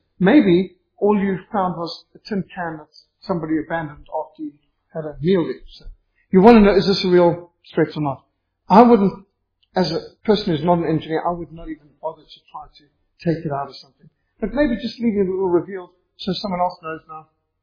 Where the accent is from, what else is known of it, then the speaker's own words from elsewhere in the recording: South Africa; I'd be South African missionary, but got a British passport